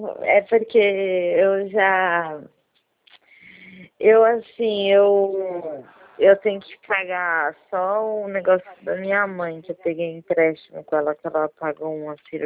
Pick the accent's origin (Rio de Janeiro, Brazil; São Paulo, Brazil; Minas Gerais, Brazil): São Paulo, Brazil; É, de São Paulo mesmo.